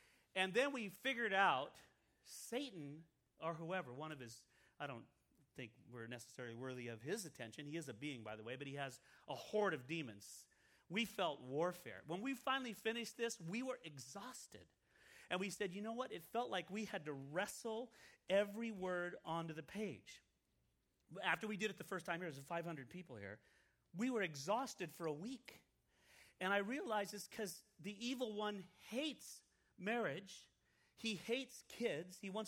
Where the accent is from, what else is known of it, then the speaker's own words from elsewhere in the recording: California, United States; I'm from California. I copped out.